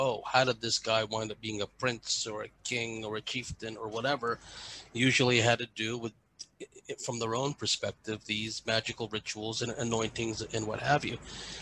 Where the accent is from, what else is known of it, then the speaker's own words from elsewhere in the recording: San Jose, California, United States; because I grew up in San Jose, like I said.